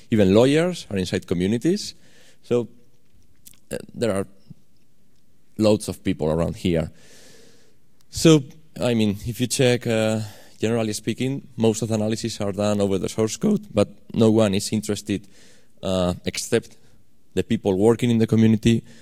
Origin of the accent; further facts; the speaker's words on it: Madrid, Community of Madrid, Spain; I'm coming from Madrid. We still have some money to come here in Spain.